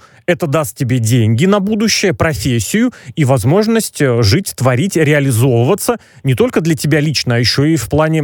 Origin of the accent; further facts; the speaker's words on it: Russia; И как человек, как россиянин, и как отец